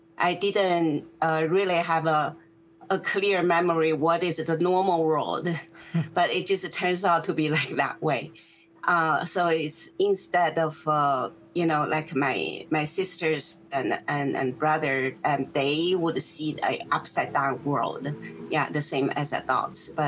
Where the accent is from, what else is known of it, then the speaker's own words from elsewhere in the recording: Beijing, China; Beijing. My name is actually after the city … Means I was born in Beijing.